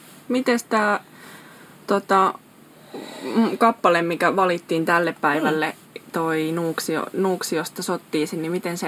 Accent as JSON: {"language": "Finnish", "town": "Kaustinen", "region": "Central Ostrobothnia", "country": "Finland", "said": "Mä oon Kaustiselta kotoisin ja se on tunnettu pelimannipitäjä"}